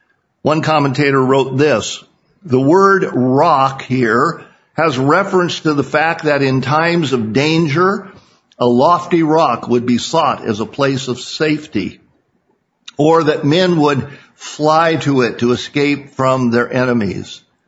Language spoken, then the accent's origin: English; California, United States; And I grew up in Butte County.